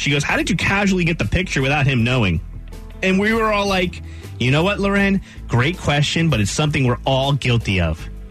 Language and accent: English; Waxhaw, North Carolina, United States; So, yesterday, I'm in Waxhaw, my hometown, and I have a green arrow to turn right